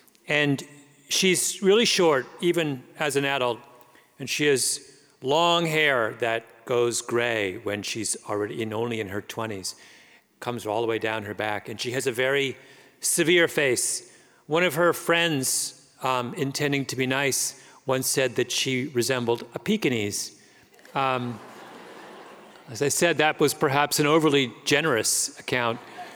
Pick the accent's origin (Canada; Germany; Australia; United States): Canada; And I'm a Canadian, so I have a whole complex about my much larger and better known neighbor.